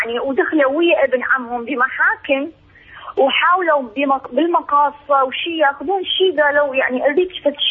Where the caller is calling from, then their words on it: Iraq; أنا من العراق